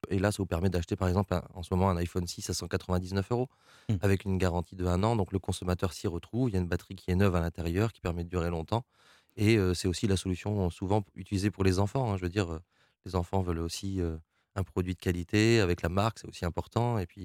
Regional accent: Normandy, France; Je veux dire, je suis français, mais je suis aussi normand.

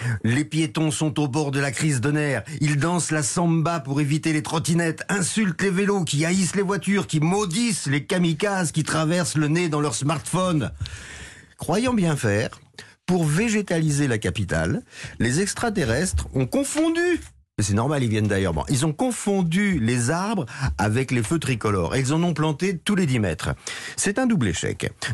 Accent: Paris, Île-de-France, France; Mais je suis parisien. Et quand je circule dans ma ville

